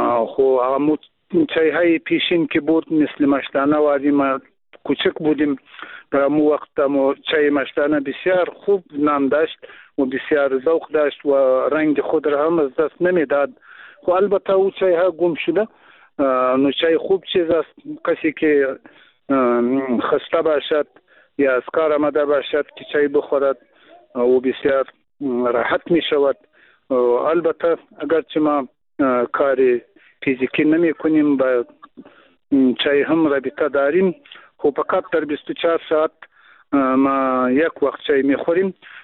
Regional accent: Afghanistan; first language Pashto; Persian is a second language

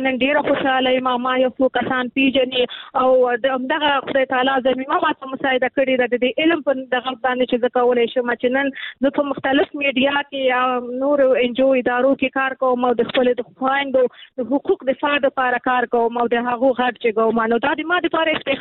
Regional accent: Nangarhar, Afghanistan; چونکه زه د ننګرهار یم

